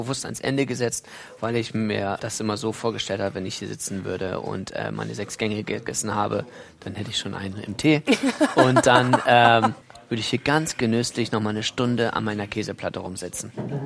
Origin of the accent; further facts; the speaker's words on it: Northern Germany, Germany; Also es war für mich als Norddeutscher immer schon irgendwo reizvoll, hier wieder herzukommen